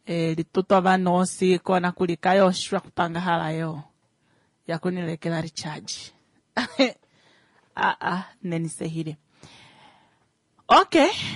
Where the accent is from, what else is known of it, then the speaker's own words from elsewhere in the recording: Windhoek, Khomas, Namibia; I grew up in Katutura.